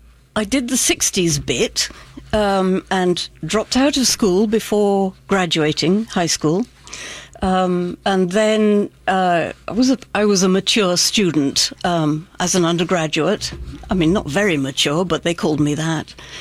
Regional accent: South East England, United Kingdom; accent: south of England; I was born in the middle of England. My earliest memories are the south of England. That's what I sound like, is the south of England.

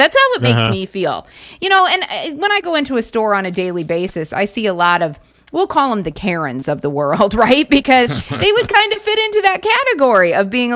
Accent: South Dakota, United States; And my home state of South Dakota, because I always like to look this stuff up, they came in number 33 on the list

